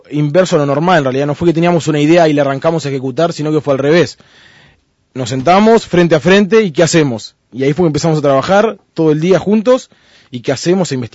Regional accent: Salto, Uruguay; moved away as an adult; vivo solo porque soy oriundo de Salto, entonces vivo, a los 18 años me vine a estudiar.

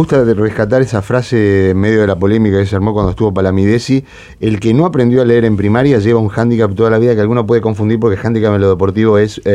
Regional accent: Uruguay; a mí, que soy uno más, un uruguayo más

